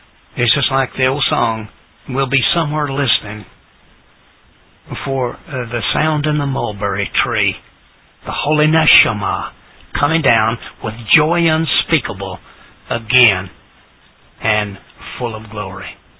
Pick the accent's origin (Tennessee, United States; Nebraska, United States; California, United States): Tennessee, United States; Thornhill; born there; Thornhill. I was born in Thornhill.